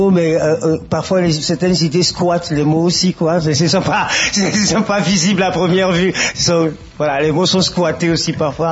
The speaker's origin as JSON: {"language": "French", "country": "Togo", "tie": "born or raised there", "moved": "as an adult", "lives_now": "France", "said": "Donc, je suis né au Togo, dans le golfe de Guinée, en Afrique de l'Ouest. Il y a exactement 49 ans. Bon, j'ai passé... toute mon enfance et toute ma jeunesse au Togo. Donc j'ai quitté le Togo à l'âge de 27 ans. Et je suis arrivé en France."}